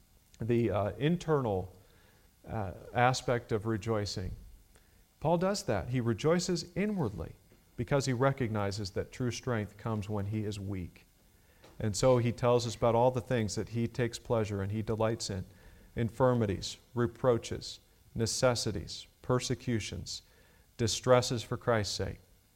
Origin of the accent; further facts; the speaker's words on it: Ohio, United States; If you go up to Lake Erie, I grew up some near Lake Erie